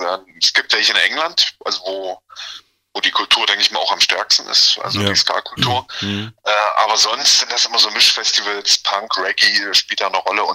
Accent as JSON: {"language": "German", "town": "Dessau", "region": "Saxony-Anhalt", "country": "Germany", "said": "Also wir kommen aus Dessau, das ist ja gleich um die Ecke."}